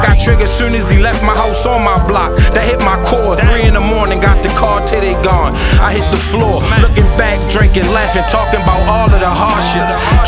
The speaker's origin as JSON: {"language": "English", "town": "Baltimore", "region": "Maryland", "country": "United States", "said": "I come from Baltimore City, my nigga."}